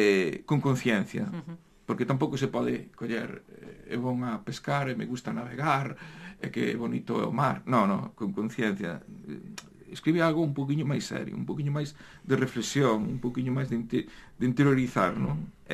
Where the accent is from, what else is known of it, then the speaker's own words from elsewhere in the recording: Fisterra, Galicia, Spain; fun un día a falar con un fisterrán na miña terra, na Fisterra